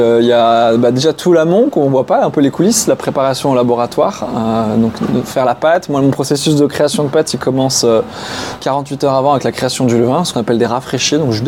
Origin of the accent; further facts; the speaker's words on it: Lyon, Auvergne-Rhône-Alpes, France; Et donc j'ai voulu revenir à Lyon, qui est ma terre natale en fait.